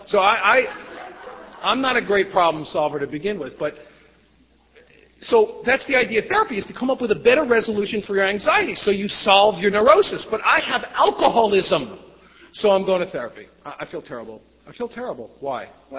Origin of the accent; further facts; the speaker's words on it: New York City, New York, United States; I grew up in the Bronx in New York City to a completely insane family.